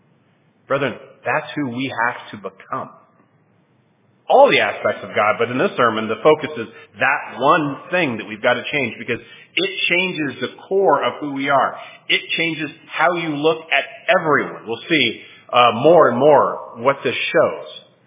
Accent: Canada; Funny, growing up in Canada, kindness is a really big thing.

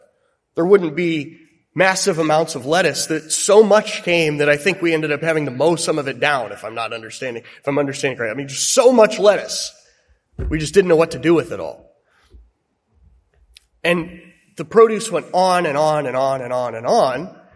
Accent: Iowa, United States; Not originally, I'm from Iowa, and I met another Iowan here.

